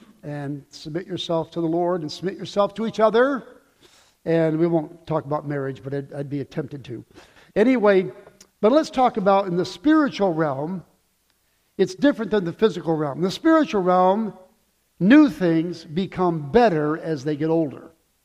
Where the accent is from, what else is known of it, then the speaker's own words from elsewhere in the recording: New York, United States; Well, I was raised in New York State too, so I know what that's all about.